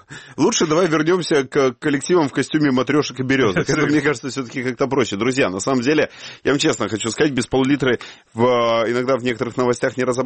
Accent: Crimea, Ukraine; Я вам скажу, как аутентичный крымчанин

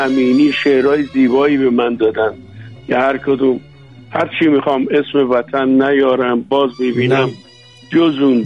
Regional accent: Iran; moved away; بعدم خیلی محترمانه قانونی از ایران بیرون اومدم.

